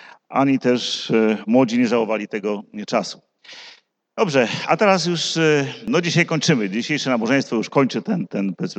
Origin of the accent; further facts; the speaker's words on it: Zielona Góra, Lubusz Voivodeship, Poland; bo ja z Zielonej Góry. Tam się urodziłem i do tamtego kościoła chodziłem w Zielonej Górze.